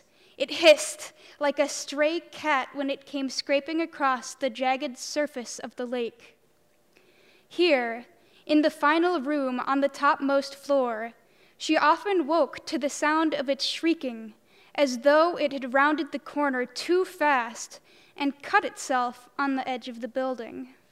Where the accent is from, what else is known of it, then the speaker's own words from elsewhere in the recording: La Crosse, Wisconsin, United States; I'm from La Crosse, Wisconsin, but I live here on campus.